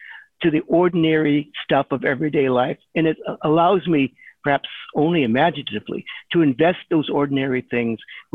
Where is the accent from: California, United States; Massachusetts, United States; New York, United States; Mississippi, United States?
California, United States; Lakewood; growing up in Lakewood, I was conscious that the city had been sold to the hopeful thousands who moved there as being something bright and shiny and modern and pointed like a rocket into the future.